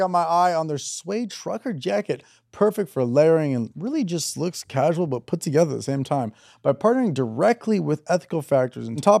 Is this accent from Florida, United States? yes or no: yes; Jacksonville, Florida, United States; Jacksonville, my hometown, Jacksonville, Florida